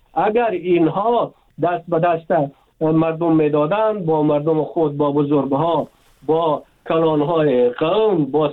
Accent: Afghanistan; ما افغان هستیم،

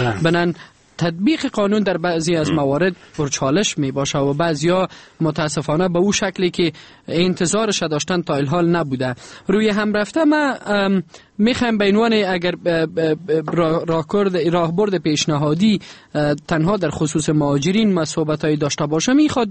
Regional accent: Afghanistan; به عنوان یک افغان آزاد

